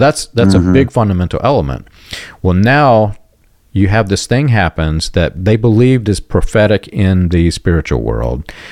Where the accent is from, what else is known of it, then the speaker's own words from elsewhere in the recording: Jeffersonville, Indiana, United States; right here in my hometown of Jeffersonville, Indiana